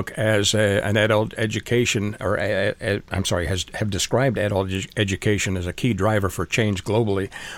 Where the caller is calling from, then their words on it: United States; I am calling from the United States